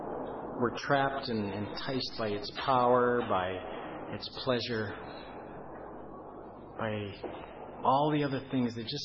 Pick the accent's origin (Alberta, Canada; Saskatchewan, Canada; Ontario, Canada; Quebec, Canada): Saskatchewan, Canada; And I come from Saskatchewan, where the mosquito is the provincial bird.